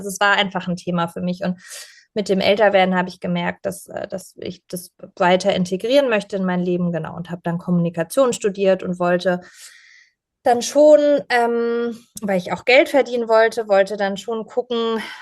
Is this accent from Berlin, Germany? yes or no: no; Pforzheim, Baden-Württemberg, Germany; meine Familie hat in Pforzheim, also der Goldstadt Deutschlands, einen Schmuckbetrieb gehabt, und da bin ich eben reingeboren worden